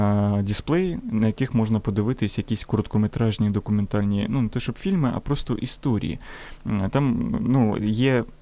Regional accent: Donetsk, Donetsk Oblast, Ukraine; я, як вихідець з Донецьку

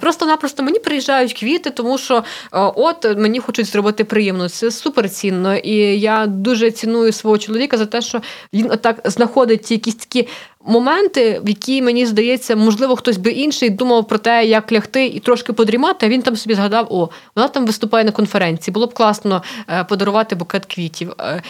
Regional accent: Galicia, Ukraine; Кажу, я з Святої Галичини, так не можна ходити на каву після двох повідомлень.

